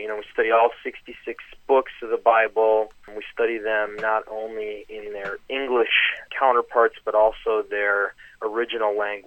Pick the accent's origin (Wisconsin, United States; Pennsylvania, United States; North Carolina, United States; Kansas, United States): Wisconsin, United States; Milwaukee; now in Cleveland, United States; So originally, I am from Milwaukee, Wisconsin.